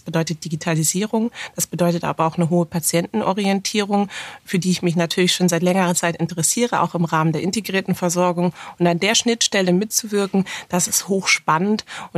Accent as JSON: {"language": "German", "region": "Berlin", "country": "Germany", "tie": "born there", "said": "vom Pass her, das stimmt sogar, da bin ich Berlinerin, ich bin gebürtige Berlinerin und kehre somit zurück jetzt in meine Geburtsstadt. Aber das ist das erste Mal, dass ich hier tatsächlich wirklich lebe"}